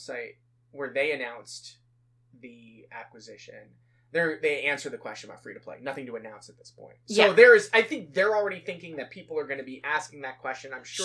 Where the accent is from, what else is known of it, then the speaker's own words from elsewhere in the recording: United States; Yes, I'm so American.